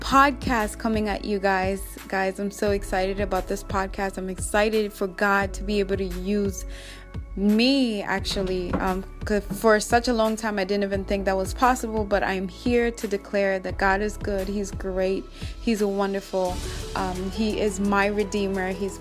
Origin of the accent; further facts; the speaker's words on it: Kenya; accent: Kenyan; English is a second language; moved away; I'm from Kenya, so I still have that accent. Of like Kenyan